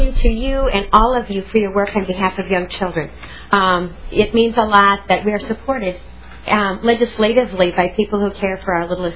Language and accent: English; St. James, Minnesota, United States; from St. James, Minnesota in Watonwan County.